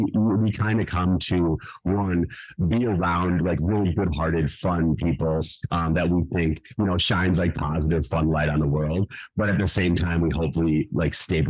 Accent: Minnesota, United States; one, we're from Minnesota, so purple has always been specifically like my favorite color.

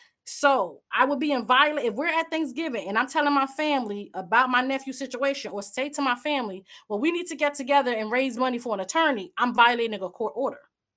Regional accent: Newark, New Jersey, United States; I'm from the streets. Let's be clear, I got this education, but I'm from Brick City, Newark, New Jersey, home of Frank Lucas.

